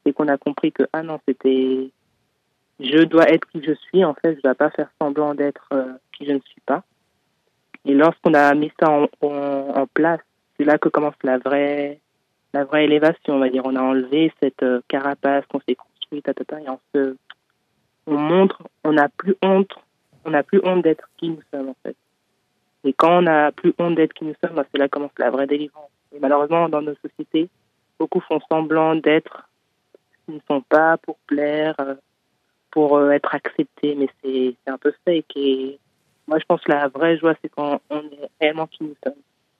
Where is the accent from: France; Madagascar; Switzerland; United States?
Switzerland; Geneva; Oui, en fait, à Genève, je suis né à Genève et on va dire toute ma vie